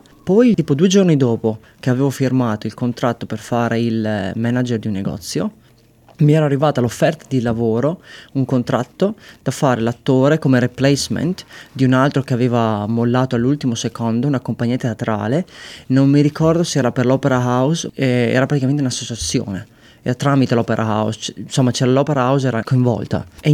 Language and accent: Italian; Reggio Emilia, Emilia-Romagna, Italy; moved away as an adult; now in Australia; Io arrivo dalla zona di Reggio Emilia, attualmente ho 32 anni.